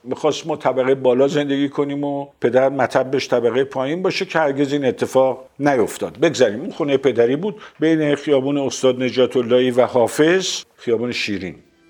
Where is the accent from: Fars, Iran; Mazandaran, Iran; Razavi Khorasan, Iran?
Mazandaran, Iran; Sari; من در ساری به دنیا آمدم. اون چی که از ساری به یاد دارم زندگی خیلی زیبایی است که به هر حال کنار دریا و چشمه و غیره و غیره.